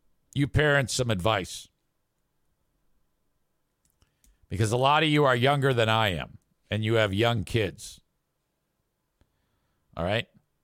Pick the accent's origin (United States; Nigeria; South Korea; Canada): United States; Jenison, Michigan; when growing up in Jenison